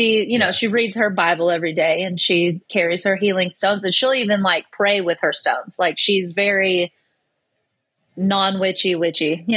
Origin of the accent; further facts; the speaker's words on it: Texas, United States; So I grew up in the South. I'm from Texas. My family came down from the Appalachians.